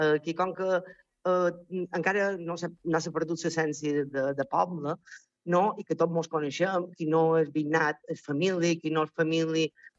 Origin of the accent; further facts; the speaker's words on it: Sa Pobla, Balearic Islands, Spain; now in Sant Joan, Spain; jo, per exemple, som d'origen poble, ¿vale? Som de la Pobla, i venir, quan vaig venir a viure a Sant Joan, me va fer recordar el meu poble quan jo era petita